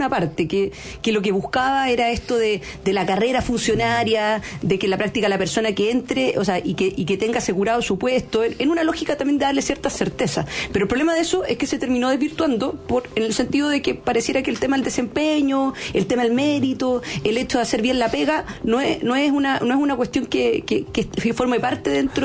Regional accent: Valdivia, Los Ríos, Chile; yo soy de Valdivia.

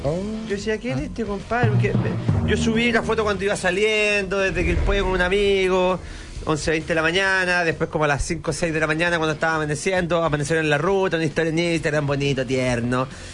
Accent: Quilpué, Valparaíso, Chile; born there; now in Santiago, Chile; Yo soy santiaguino hace mucho rato, pero yo soy quilpoíno de nacimiento.

